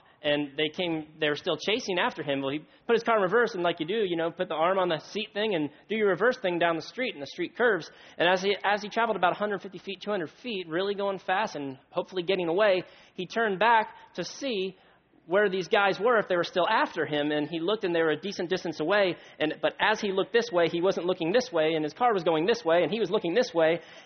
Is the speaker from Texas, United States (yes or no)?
no; Miami, Florida, United States; I came from South Florida, Miami area.